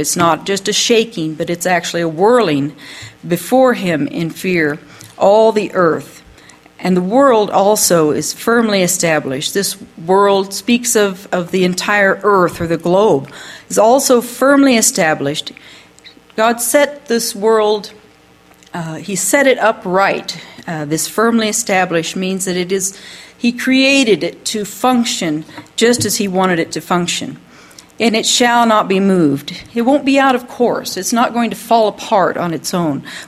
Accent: Kansas, United States; And I'm from Kansas, so I've seen a lot of fields

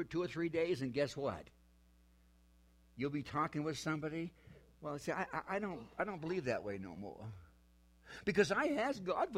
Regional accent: New Hampshire, United States; See, I'm from New Hampshire.

